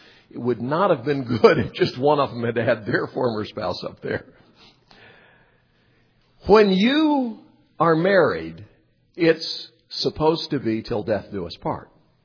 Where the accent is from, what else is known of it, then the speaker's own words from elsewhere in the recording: Montreat, North Carolina, United States; When I was a kid growing up in Montreat, there were a couple of missionaries who lived down the hill. Well, there were lots of missionaries who lived down the hill from us in Montreat.